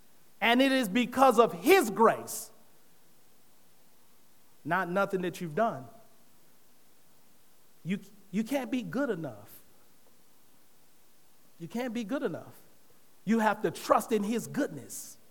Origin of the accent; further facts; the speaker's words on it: Michigan, United States; now in Georgia, United States; I ain't from Georgia. I'm a transplant from Michigan.